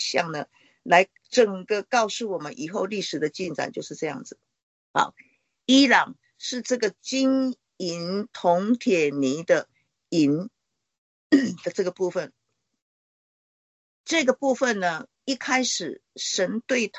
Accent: China; 就像我们中国人有5000年的文化，然后我们有我们很深根蒂固的这些背景啊

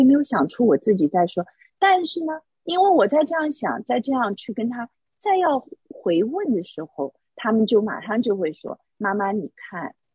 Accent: Shanghai, China; 比方说我是上海人，我有时候用上海话讲话的时候

